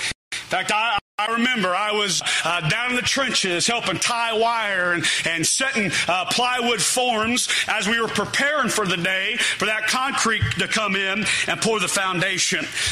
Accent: Indiana, United States; I am from Southern Indiana, and because I'm a Southern Hoosier, I've done what most of us Southern Hoosiers have done from time to time.

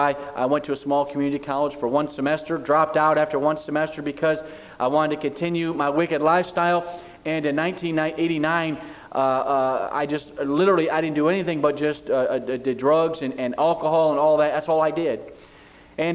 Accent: Adrian, Michigan, United States; but I grew up in Adrian, Michigan. How many know where Adrian, Michigan's at?

